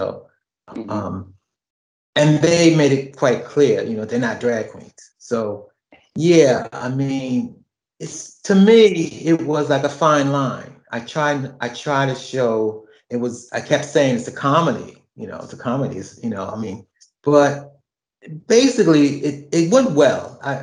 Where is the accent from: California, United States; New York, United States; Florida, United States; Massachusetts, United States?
New York, United States; New York City; Well, I grew up in New York City.